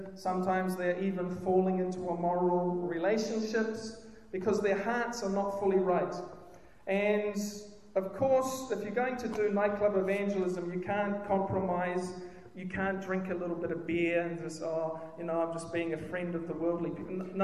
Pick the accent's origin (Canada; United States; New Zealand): New Zealand; Whangarei, Northland; This is also in Whangarei, my hometown.